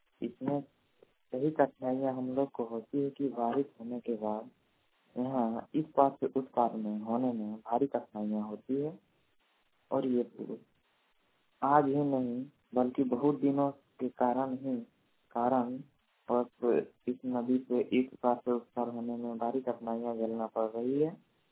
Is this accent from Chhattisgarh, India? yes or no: no; Jamui, Bihar, India; ग्राम जमुई, सरपंच छोटा, जिला जमुई का निवासी हूँ।